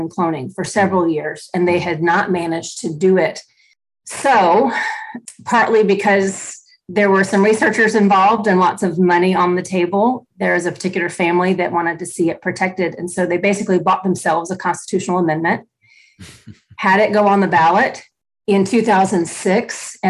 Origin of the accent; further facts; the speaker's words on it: Georgia, United States; also born or lived in Tennessee / Illinois; And so I would say I grew up more in Georgia, Tennessee, Illinois. We lived in Wheeling, actually not too far from Trinity